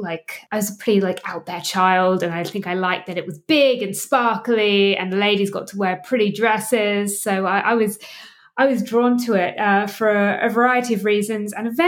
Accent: England, United Kingdom; my dad is Welsh. And so I grew up in England, but my dad is Welsh and a lot of my family are Welsh.

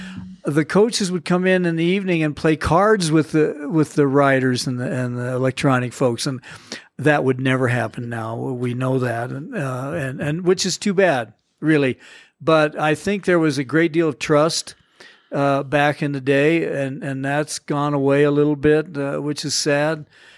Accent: Cheyenne, Wyoming, United States; I'm from Cheyenne, and it was kind of a goal to start there.

